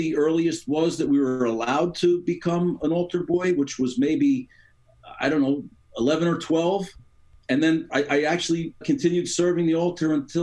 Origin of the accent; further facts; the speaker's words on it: Belleville, New Jersey, United States; I was born and raised Catholic. I knew nothing else. I grew up in Belleville, New Jersey, and our parish was Holy Family Church in Belleville and Nutley, two community towns.